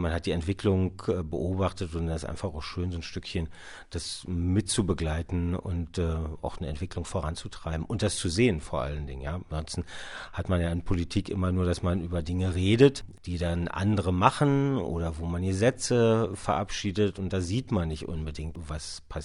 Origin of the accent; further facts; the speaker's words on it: Hennigsdorf, Brandenburg, Germany; born there; ich bin hier in Hennigsdorf geboren, lebe auch mit dem Ausnahme von einem Jahr Studium, lebe auch hier.